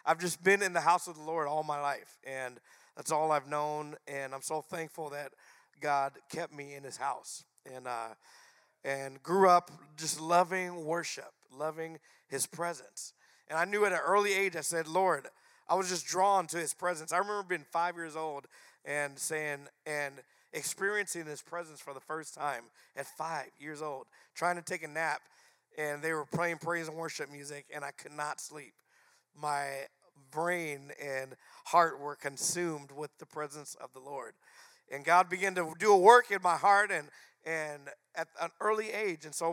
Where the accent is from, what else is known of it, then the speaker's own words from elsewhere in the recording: Phoenix, Arizona, United States; I'm from Phoenix, Arizona, where me and my wife and our five children